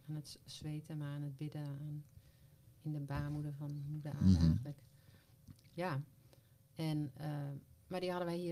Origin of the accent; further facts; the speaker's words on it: Ommen, Overijssel, Netherlands; Ik dacht, ik kom uit Ommen.